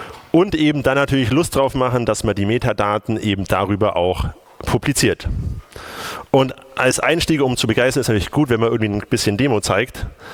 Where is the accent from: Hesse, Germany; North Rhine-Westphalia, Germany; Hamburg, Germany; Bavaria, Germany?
Bavaria, Germany; Augsburg; bei der Bundestagswahl wollte ich von Augsburg, wo ich herkomme, wollte ich Daten über die Wahlbezirke haben.